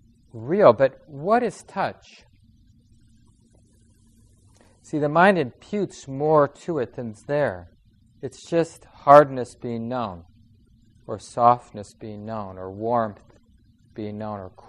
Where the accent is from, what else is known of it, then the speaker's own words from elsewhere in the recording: Minneapolis, Minnesota, United States; I grew up in Minneapolis. I was born in St. Mary's Hospital.